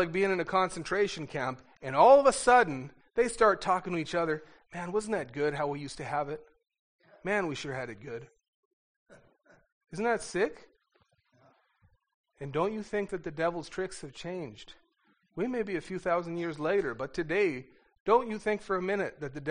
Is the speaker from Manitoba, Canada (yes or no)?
yes; Winkler, Manitoba, Canada; And I'm from Winkler. Winkler's landscape is about as exciting as this, as your floor.